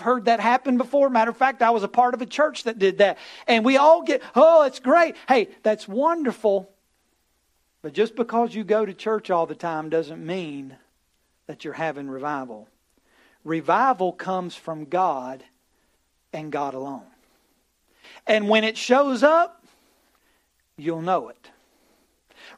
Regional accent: West Virginia, United States; I'm from West Virginia. I know, so they can relate to those West Virginia mountain people.

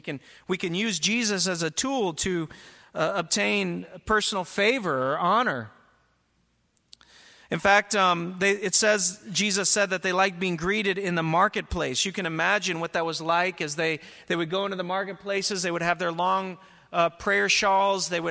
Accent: North Carolina, United States; They were people like growing up in North Carolina, we had a guy who had a television program

